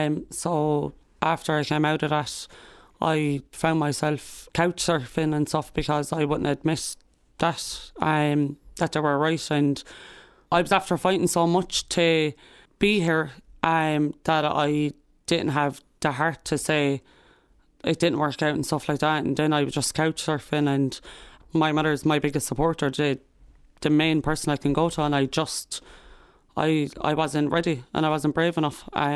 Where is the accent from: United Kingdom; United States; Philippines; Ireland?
Ireland; Limerick, Munster; we're from Limerick